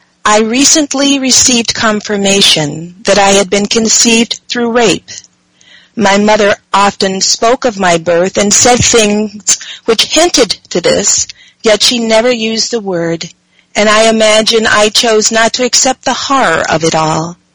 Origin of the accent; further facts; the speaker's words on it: Chicago, Illinois, United States; born there; I was born in Chicago, Illinois, in a district that was called Jewtown, a slum area where many black people resided and rented from Jewish landlords